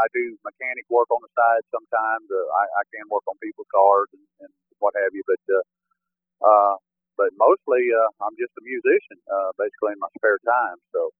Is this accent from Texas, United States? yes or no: yes; Texas, United States; especially the house that I grew up in West Texas.